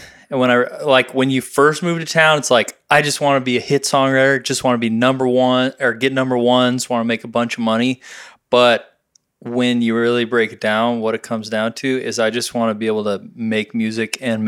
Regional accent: Denver, Colorado, United States; now in Nashville, United States; I'm from Denver, Colorado.

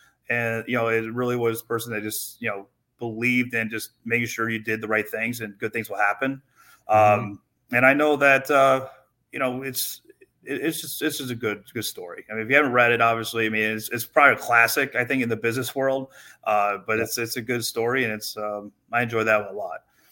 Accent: Ohio, United States; moved away; I grew up originally in Ohio, and I moved out here, a while ago, with my, now wife.

